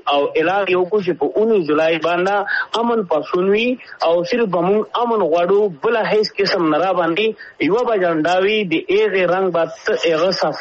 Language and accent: Pashto; Pakistan; مونږ د پاکستان یو پاکستان دې زمونږ دې پاکستان مونږ پښتنو جوړ کړی دی